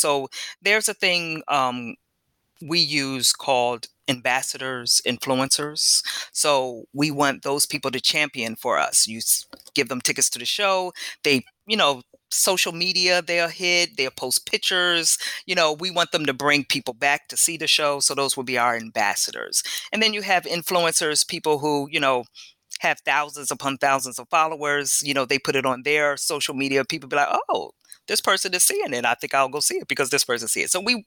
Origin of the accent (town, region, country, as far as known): New Jersey, United States